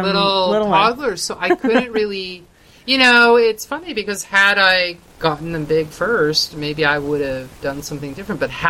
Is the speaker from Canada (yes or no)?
yes; Canada